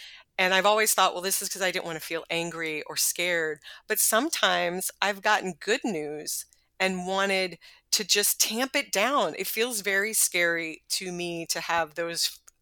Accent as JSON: {"language": "English", "region": "Texas", "country": "United States", "said": "I think that I'm from Texas and my parents are from the South."}